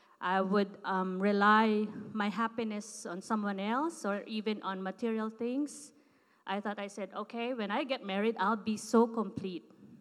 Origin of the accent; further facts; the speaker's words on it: Philippines; yes, I'm from the Philippines.